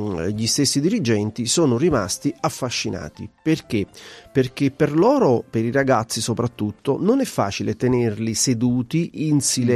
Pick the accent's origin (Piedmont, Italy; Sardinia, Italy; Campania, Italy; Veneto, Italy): Campania, Italy; da napoletano sono sempre più innamorato e mi sto innamorando di questa città